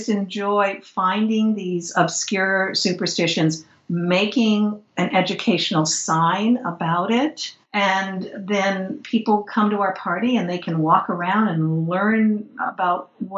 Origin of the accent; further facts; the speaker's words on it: Philadelphia, Pennsylvania, United States; Well, since I'm from Philadelphia, I'll go ahead and tell you what my favorite Ben Franklin quote is.